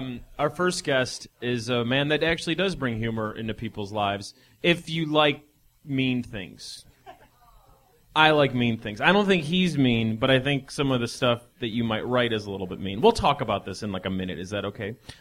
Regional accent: Midwest, United States; You know, I'm from the Midwest, right?

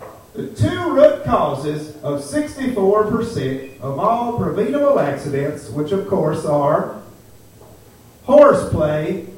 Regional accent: Cross Timbers, Missouri, United States; and I'm from Cross Timbers, Missouri.

